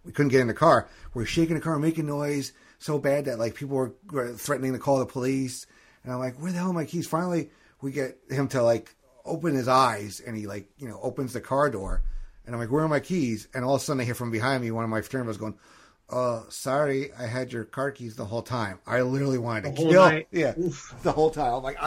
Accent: New York, United States; Yeah, it's a big thing here in New York. Well, when I grew up in New York, yeah. There are diners in every town, several in some.

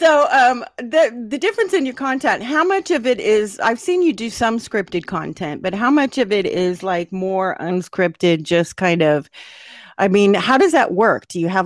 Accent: West Coast, United States; So I'm from the West Coast, and you got this sweet accent.

